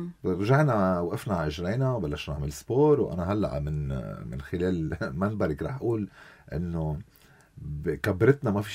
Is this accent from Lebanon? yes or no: yes; Lebanon; نحن كلبنانية كلنا تطورنا